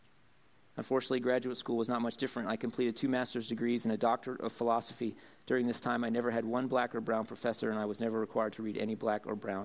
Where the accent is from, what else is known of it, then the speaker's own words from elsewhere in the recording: Mifflinburg, Pennsylvania, United States; moved away; also born or lived in East Tennessee; growing up in Mifflinburg in the late, early mid-70s, there was one person of color family in Mifflinburg that I knew